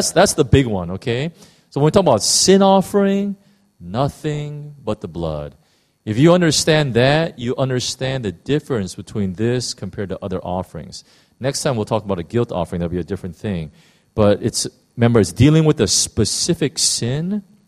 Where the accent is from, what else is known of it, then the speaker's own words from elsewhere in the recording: United States; Now, as an American, you know, I am just horrified.